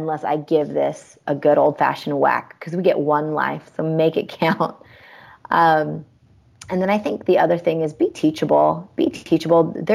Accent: Seattle, Washington, United States; I'm from the Seattle area, so it's not just the big box store for me. It's still the coffee shop from up the street.

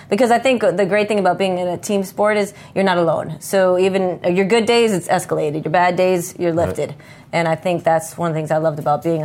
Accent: Connecticut, United States; I remember I grew up in Connecticut in training in the off season when I wasn't with the team.

